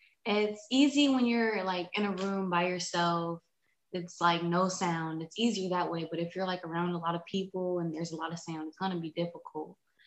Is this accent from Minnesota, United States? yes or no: no; Cincinnati, Ohio, United States; I am from Cincinnati, Ohio.